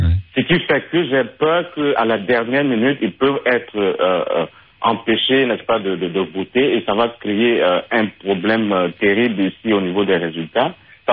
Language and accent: French; Cameroon; je suis camerounais.